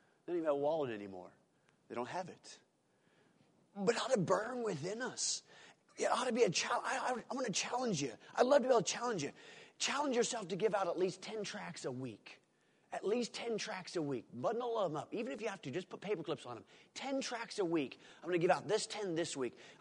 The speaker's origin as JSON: {"language": "English", "region": "North Dakota", "country": "United States", "tie": "born there", "said": "I used to live, my mom and dad, when we lived in Towner, North Dakota. I was born in North Dakota, so if that's any reason why I'm weird, there you go."}